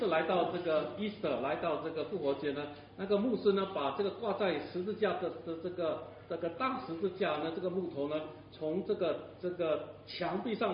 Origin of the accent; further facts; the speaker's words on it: China; 我们中国人很常常有的就是这个他的 baby 生下来的时候有这个肝黄